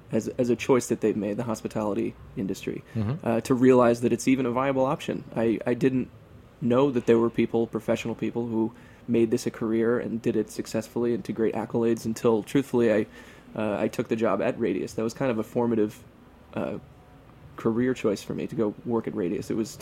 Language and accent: English; Milford, Connecticut, United States; It began in my hometown, which is Milford, Connecticut, in southern Connecticut.